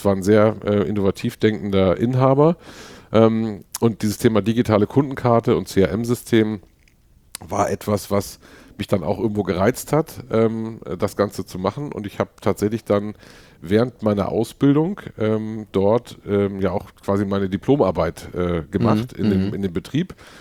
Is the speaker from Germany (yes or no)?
yes; Stockelsdorf, Schleswig-Holstein, Germany; also born or lived in Lübeck; now in Hamburg, Germany; Genau, bin in Lübeck geboren, bin in Lübeck zur Schule gegangen, aufgewachsen oder in der Nähe von Lübeck in Stockelsdorf, kleiner Ort nebendran. Hab dann dort in Bad Schwartau Abitur gemacht.